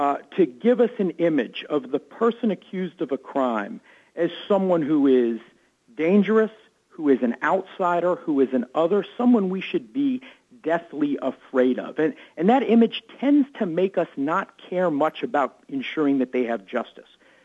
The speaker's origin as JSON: {"language": "English", "town": "Atlanta", "region": "Georgia", "country": "United States", "tie": "born or raised there", "said": "There was an HBO screening in my hometown of Atlanta just a couple of weeks ago"}